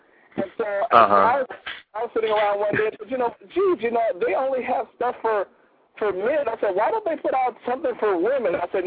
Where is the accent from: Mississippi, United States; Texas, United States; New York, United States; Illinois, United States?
Illinois, United States; Chicago; I am from Chicago, Illinois.